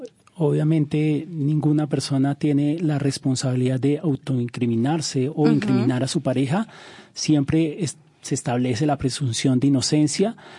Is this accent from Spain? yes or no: no; Colombia; nosotros lo que pedimos como colombianos es que haya una investigación